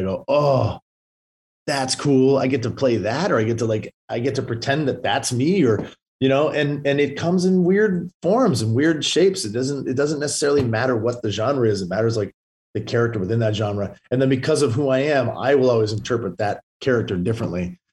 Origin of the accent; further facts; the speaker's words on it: Vancouver, British Columbia, Canada; Will and I grew up in Vancouver together.